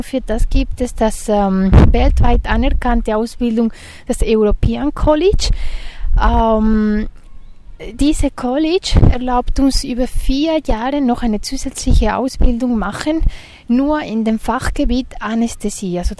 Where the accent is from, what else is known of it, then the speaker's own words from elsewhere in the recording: Spain; German is a second language; now in Zurich, Switzerland; ich komme ursprünglich aus Spanien und ich bin seit 10 Jahren in die Schweiz, allerdings in Zürich, Zürich-Bereich.